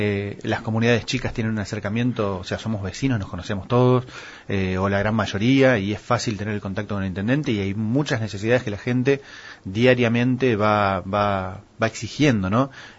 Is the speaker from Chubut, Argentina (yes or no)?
no; Pinamar, Buenos Aires Province, Argentina; Yo crecí en Pinamar, tuve una infancia, una adolescencia hermosa